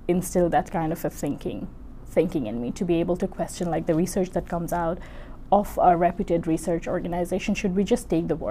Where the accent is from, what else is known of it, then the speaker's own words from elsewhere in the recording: Bangladesh; I was born and brought up in Bangladesh. 24 years of my life was spent in Bangladesh.